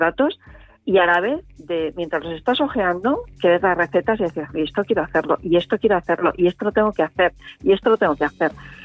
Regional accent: Castilla-La Mancha, Spain; soy de Castilla-La Mancha y es una tierra muy de sofritos, muy de tener siempre en casa ajo, cebolla, una buena patata.

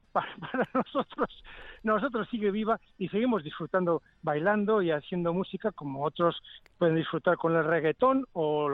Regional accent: Basque Country, Spain; por lo menos en el País Vasco, si seguimos existiendo como vascos es gracias a la jota

